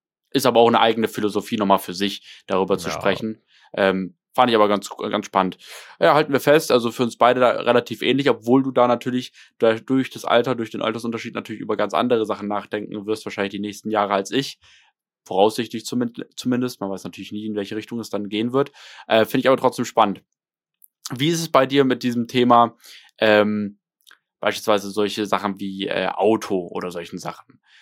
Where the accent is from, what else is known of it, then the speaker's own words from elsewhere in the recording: Germany; ich liebe Deutschland, keine Frage. Ich bin so happy, in diesem Land groß geworden zu sein.